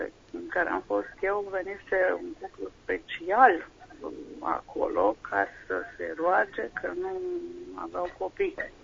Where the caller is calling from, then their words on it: Bucharest, Romania; Bună seara. Sunt din București